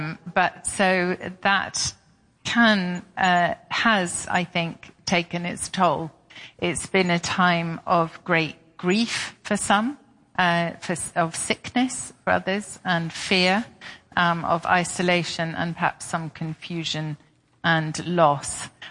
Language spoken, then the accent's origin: English; England, United Kingdom; obviously I'm British and I've lived in England for most of my life.